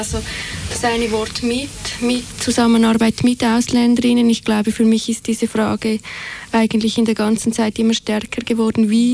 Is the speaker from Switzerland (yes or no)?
yes; Switzerland; dass ich als Schweizerin ja wahrscheinlich ein bisschen mehr weiß, wie die Strukturen hier sind